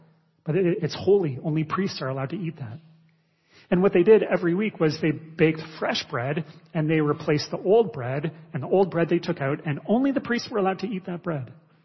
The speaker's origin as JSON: {"language": "English", "town": "Niagara-on-the-Lake", "region": "Ontario", "country": "Canada", "tie": "born or raised there", "said": "When I was younger, I grew up in Niagara on the Lake, and I went to Eden High School. This was in the old days when Eden was located in Niagara on the Lake."}